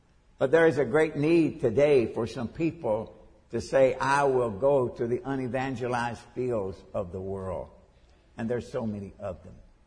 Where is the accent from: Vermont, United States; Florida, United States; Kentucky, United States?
Kentucky, United States; Nortonville; went back to my hometown in Nortonville, Kentucky